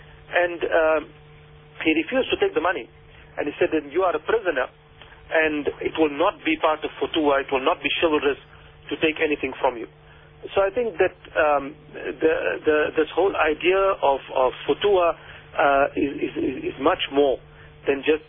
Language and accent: English; South Africa; Then I think we are not doing too bad yet, all as South African Muslims.